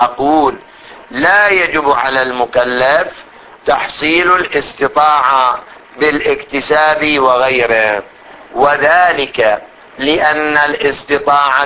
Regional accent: Qatif, Eastern Province, Saudi Arabia; لو كان الإنسان في بلدنا القطيف واحتاج إلى الحج

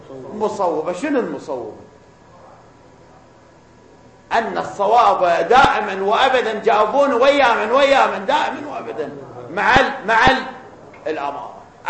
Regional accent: Iraq; أو شوف السياسة شلون تتدخل عندنا بالعراق

